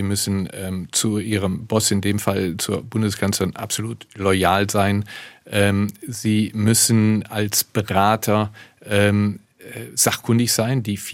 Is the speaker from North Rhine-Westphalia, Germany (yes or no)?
yes; Neuss, North Rhine-Westphalia, Germany; Und ich habe mir einen Kindheitstraum verwirklicht 2023 und bin Schützenkönig in meiner Heimatstadt Neuss geworden